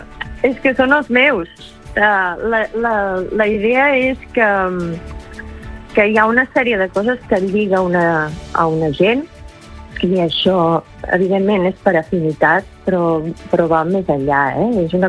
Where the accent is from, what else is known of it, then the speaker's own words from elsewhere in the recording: Girona, Catalonia, Spain; Bueno, és que a casa meu tots són de l'Empordà, jo soc de Girona